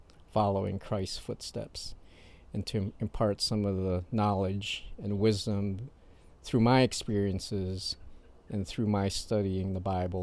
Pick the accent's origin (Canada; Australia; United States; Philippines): Philippines; born there; moved away; I was born in the Philippines. We came here in 1972. My dad worked at Chrysler and got transferred here